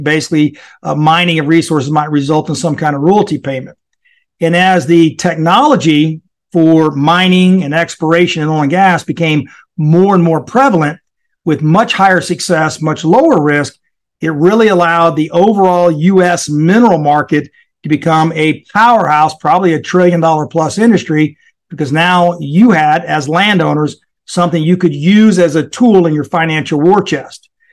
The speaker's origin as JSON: {"language": "English", "town": "Corpus Christi", "region": "Texas", "country": "United States", "tie": "born or raised there", "also_born_or_lived": "Rio Grande Valley", "said": "So my background is I'm almost 60 years old. I grew up in Corpus Christi, Texas, and ended up living in the Rio Grande Valley all during high school. So I was right in the middle of farming country."}